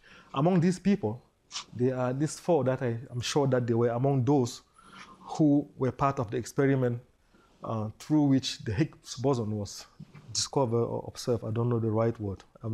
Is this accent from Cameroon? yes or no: yes; Cameroon; maybe because I come from Cameroon.